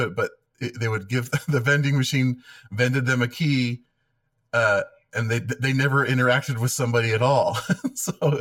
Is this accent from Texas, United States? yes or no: no; New Jersey, United States; I grew up in New Jersey and I don't get to see my family pretty often.